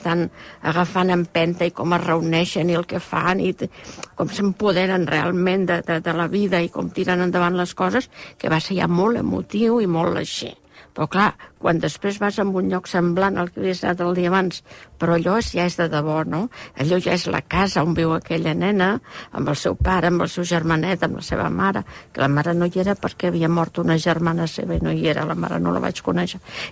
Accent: Barcelona, Catalonia, Spain; also born or lived in Blanes; jo estava vivint uns anys a Blanes, sóc de Barcelona, però vaig estar vivint uns anys a Blanes

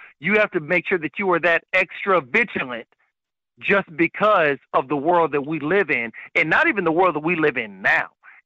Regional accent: Austin, Texas, United States; Sometimes I kind of wonder if maybe the grapevine in you could just kind of wants to pick on me because I'm from Austin.

